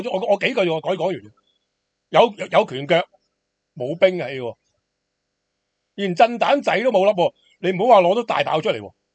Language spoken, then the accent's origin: Cantonese; Hong Kong; 即系喺我哋香港人嚟讲，